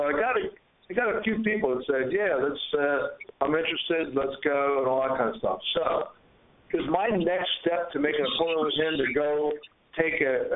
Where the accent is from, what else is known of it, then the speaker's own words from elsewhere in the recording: New Jersey, United States; Hey, I'm aggressive, man. I'm from New Jersey.